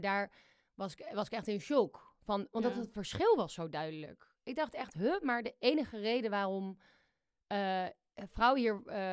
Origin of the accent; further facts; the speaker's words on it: Amsterdam, North Holland, Netherlands; ik ben opgegroeid in Amsterdam en die waren ook hier om de hoek toevallig